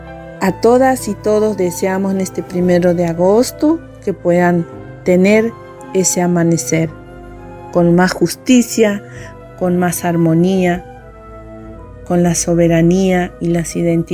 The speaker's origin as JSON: {"language": "Spanish", "town": "Pampa Pozo", "country": "Argentina", "tie": "born or raised there", "said": "de la comunidad de Pampa Pozo, pueblo originario Vilela."}